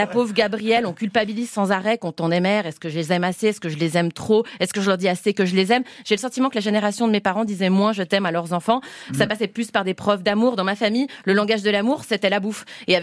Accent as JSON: {"language": "French", "country": "Switzerland", "said": "elle est belge, je suis suisse."}